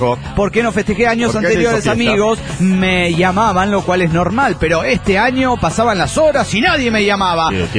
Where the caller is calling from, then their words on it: Monterrey, Nuevo León, Mexico; de Monterrey, Nuevo León, México.